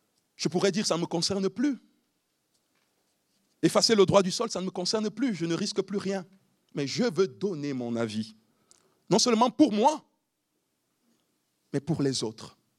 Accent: Cameroon; now in France; Je ne suis même plus citoyen camerounais.

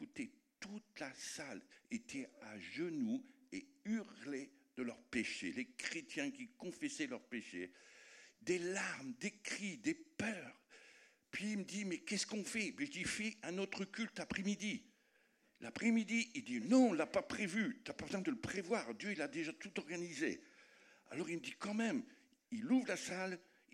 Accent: France; Mais je suis français quand même, voilà.

